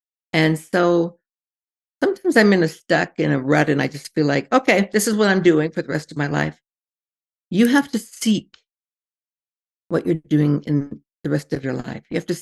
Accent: Iowa, United States; Well, as I always said, I'm originally from Iowa, farmland center of the U.S., right in the middle.

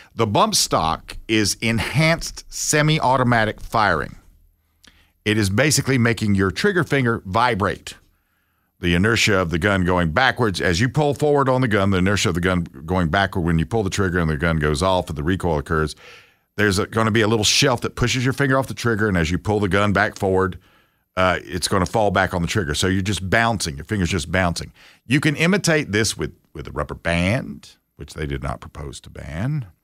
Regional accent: United States; I'm an American, and if you don't like me, that's fine.

